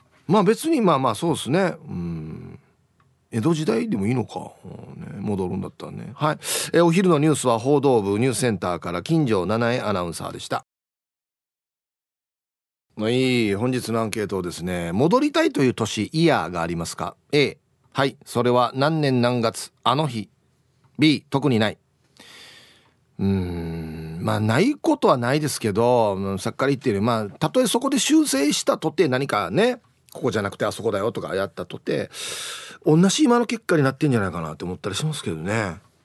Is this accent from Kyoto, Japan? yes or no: no; Hiroshima, Japan; やっぱ地元広島での公開放送というのは一生忘れることができない日だけね